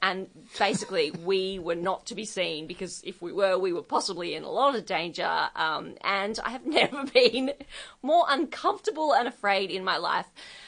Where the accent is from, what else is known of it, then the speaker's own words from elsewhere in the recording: Australia; So as an Australian in particular